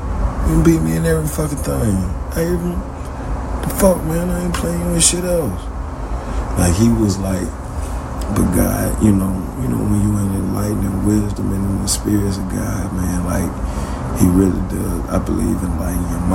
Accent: United States; I'm from the United States, so you know, our system is set up to where legally you're grown at 21, okay?

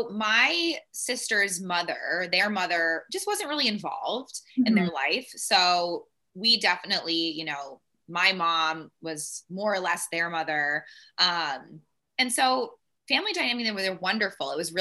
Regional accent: Belmont, Massachusetts, United States; So I grew up in Belmont, Mass, just outside of Boston.

